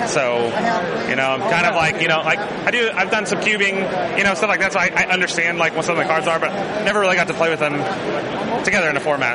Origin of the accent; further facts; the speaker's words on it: Dallas, Texas, United States; I'm from Dallas, Texas.